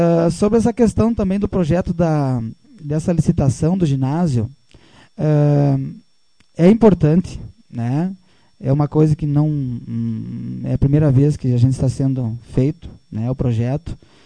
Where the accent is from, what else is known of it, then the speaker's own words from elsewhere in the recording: Pejuçara, Rio Grande do Sul, Brazil; nós que somos de Pejuçara